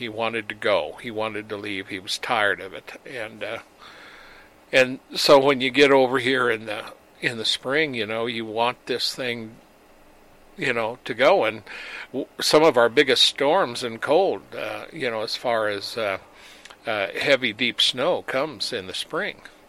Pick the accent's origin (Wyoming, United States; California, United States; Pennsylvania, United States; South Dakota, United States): Wyoming, United States; When I was raised in Wyoming, it was 40 below for weeks on end.